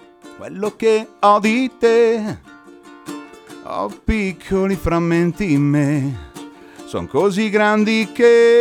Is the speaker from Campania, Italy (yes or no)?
no; Bergamo, Lombardy, Italy; Poi suoneremo nelle nostre parti di Bergamo